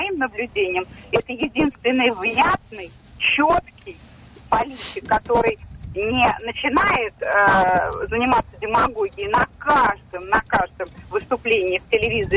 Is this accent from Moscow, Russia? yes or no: yes; Moscow, Russia; Я из Москвы.